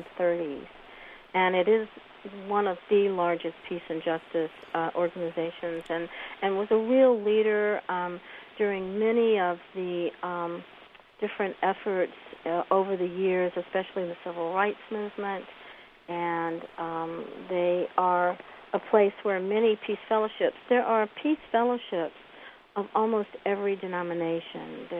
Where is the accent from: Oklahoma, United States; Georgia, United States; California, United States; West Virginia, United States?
Georgia, United States; Atlanta; I am from Atlanta, Georgia, originally